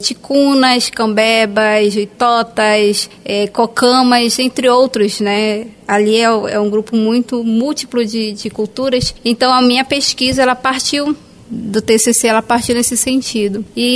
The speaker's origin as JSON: {"language": "Portuguese", "town": "Amaturá", "region": "Amazonas", "country": "Brazil", "tie": "born or raised there", "lives_now": "Benjamin Constant, Brazil", "said": "eu sou natural do município de Amaturá, no Amazonas. Eu não sou de Benjamin Constant. Hoje eu resido em Benjamin Constant, porque eu fui estudar, fazer a faculdade lá"}